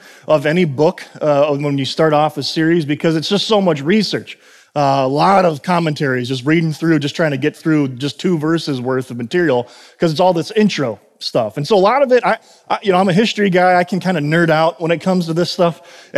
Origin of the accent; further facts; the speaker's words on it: Chicago, Illinois, United States; I'm originally from Chicago, I'm a big Cubs fan